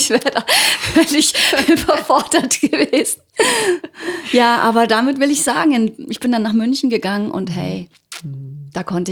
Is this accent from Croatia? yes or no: yes; Ugljan, Zadar County, Croatia; now in Germany; Von der Insel Ugljan.